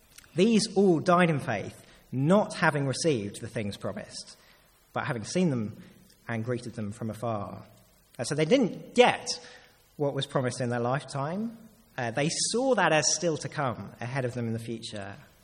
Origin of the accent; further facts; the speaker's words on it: London, United Kingdom; But as a Londoner